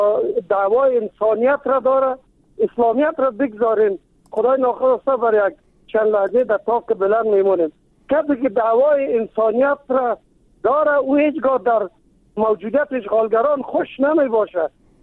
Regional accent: Kabul, Afghanistan; ما از کابل هستم، یعنی در قوم تاجک، ولی مسلمان افغان دوست.

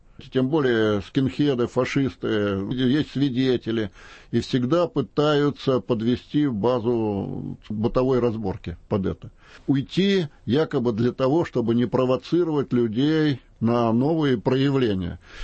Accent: Moscow, Russia; moved away as an adult; now in Russian Far East, Russia; Много лет я москвич сам, но продолжаю жить 35 лет на Дальнем Востоке.

